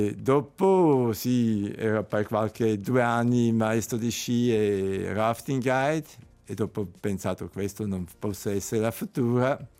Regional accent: Zurich, Switzerland; Italian is a second language; also born or lived in United States; nato negli Stati Uniti, cresciuto a Zurigo, ma i genitori sono da Zurigo. E dopo a Zurigo ho fatto il liceo

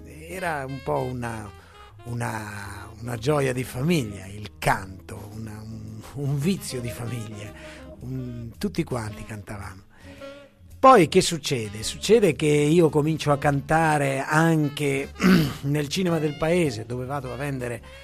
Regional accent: Monghidoro, Emilia-Romagna, Italy; Devo cominciare per forza dal mio paese, da Monghidoro. È un piccolo paesino che è sulla Futa.

